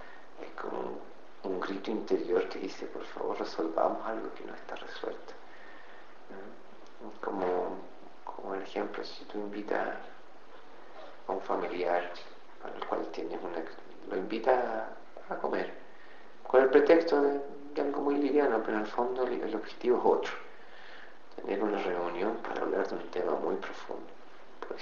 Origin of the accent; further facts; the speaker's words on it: San Fernando, O'Higgins, Chile; now in Santiago, Chile; Nací en San Fernando, allá. Allá pasé toda mi infancia hasta que me vine, y mi juventud, o sea, mi adolescencia, hasta que me vine a estudiar acá en la Universidad de Chile, en la Escuela de Teatro. Y allí ya me empecé a radicar.